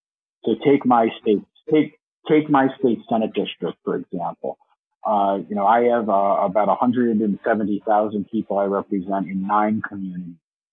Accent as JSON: {"language": "English", "region": "Massachusetts", "country": "United States", "said": "And I say, oh, I'm from Massachusetts. And they just assume you're from Boston."}